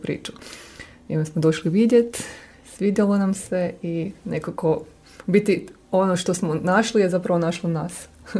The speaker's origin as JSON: {"language": "Croatian", "town": "Požega", "region": "Požega-Slavonia County", "country": "Croatia", "tie": "born or raised there", "moved": "as an adult", "lives_now": "Zagreb, Croatia", "said": "a ja sam rođena u Požegi, tamo sam isto do svoje 18. godine živjela i sam otišla onda na studij u Zagreb i nakon studija sam ostala raditi i živjeti u Zagrebu"}